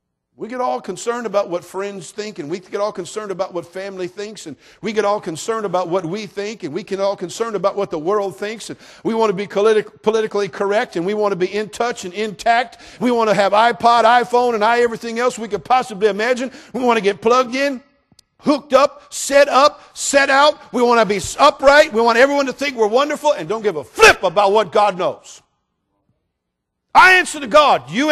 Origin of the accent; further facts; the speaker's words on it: United States; I'm an American. I'm a veteran. I'm a Vietnam-era veteran.